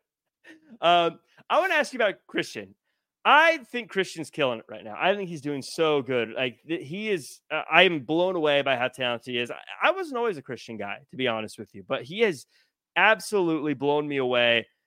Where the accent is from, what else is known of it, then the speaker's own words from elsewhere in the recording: Tacoma, Washington, United States; And Brian Danielson's from Aberdeen, but I'm from Tacoma. Who cares about Aberdeen?